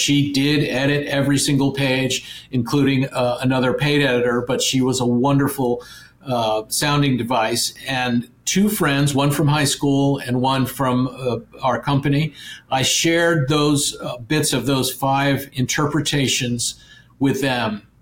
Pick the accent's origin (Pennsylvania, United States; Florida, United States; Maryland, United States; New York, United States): Maryland, United States; I grew up sailing on Maryland's Chesapeake Bay, and I've sailed in the ocean for years